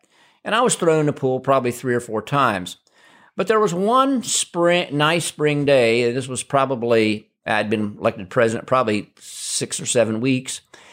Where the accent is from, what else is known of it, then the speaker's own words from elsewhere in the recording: Ohio, United States; Well, I'll have to say I grew up in Western Ohio with very bland cooking.